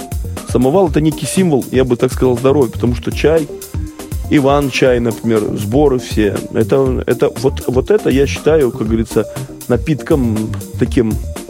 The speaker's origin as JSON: {"language": "Russian", "country": "Belarus", "said": "Тяжело поднимаемся мы, белорусы."}